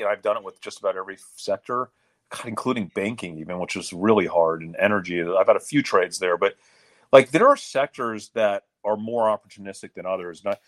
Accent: New York, United States; also born or lived in Dallas; I grew up in New York going to Chinatown having real Chinese food, right? And here I was living in Dallas, Texas.

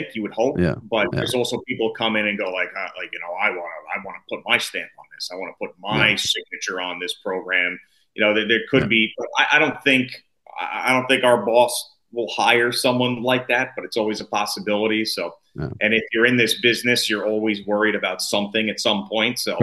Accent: Bellport, New York, United States; I came from Belport High School. It was very diverse

